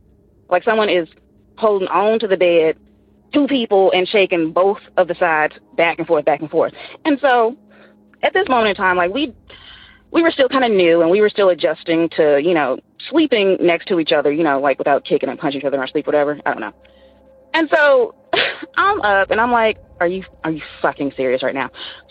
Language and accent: English; the South, United States; now in Seattle, United States; Hey, Tony … I'm calling from Seattle, but I'm originally from the South.